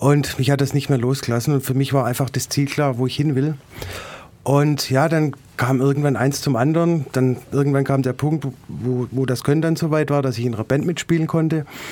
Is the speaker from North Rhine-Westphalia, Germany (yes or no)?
no; Beilstein, Baden-Württemberg, Germany; also born or lived in Marbach; now in Crailsheim, Germany; Groß geworden, mhm, aufgewachsen in Beilstein.